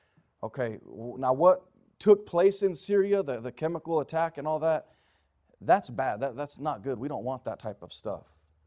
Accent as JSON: {"language": "English", "country": "United States", "tie": "born or raised there", "said": "at least what I was taught growing up as an American"}